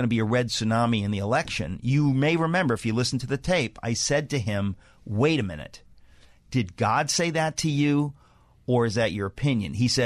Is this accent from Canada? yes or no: no; Danbury, Connecticut, United States; 2 days later, she played in Danbury, Connecticut. That's my hometown.